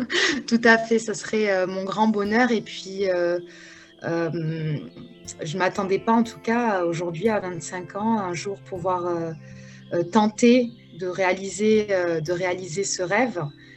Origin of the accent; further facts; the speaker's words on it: Occitanie, France; born there; je ne suis pas née au Maroc. Moi, je suis née dans le Gers, juste à côté de Toulouse.